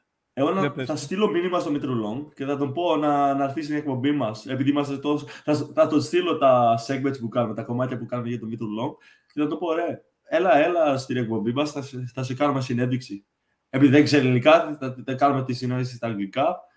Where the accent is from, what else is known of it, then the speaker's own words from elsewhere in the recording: Australia; επειδή είμαστε από Αυστραλία, πάμε ελληνικό σχολείο κάθε... Δεν πάμε τώρα επειδή έχουμε μεγαλώσει, αλλά πήγαμε ελληνικό σχολείο κάθε Σάββατο για 3-4 ώρες.